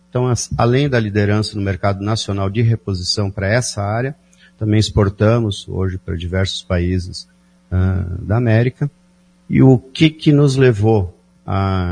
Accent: Rio Grande do Sul, Brazil; now in Maringá, Brazil; a gente já está instalado em Maringá desde 1998. Eu vim do Rio Grande do Sul alguns anos antes que isso

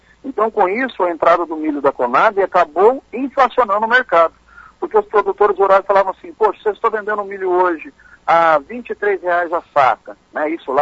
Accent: Maringá, Paraná, Brazil; Desde a minha infância, quando eu nasci aqui em Maringá, sou maringaense, né? Estudei minha vida toda aqui em Maringá, em colégios públicos, Colégio Marco Antônio Pimenta, Branca da Mota, no JK. Depois eu fiz a universidade pública aqui, a UEM

